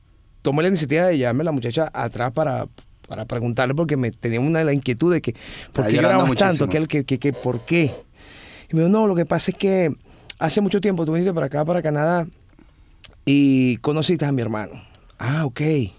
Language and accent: Spanish; Cuba; yo soy un cubano reencauchado con venezolano.